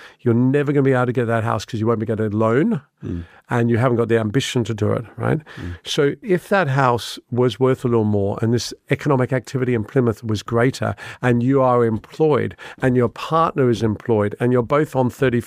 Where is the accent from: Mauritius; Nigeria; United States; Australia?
Australia; I'm just a Australian oik